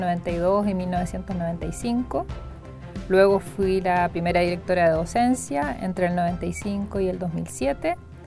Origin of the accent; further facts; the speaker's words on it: Concepción, Biobío, Chile; Soy de Concepción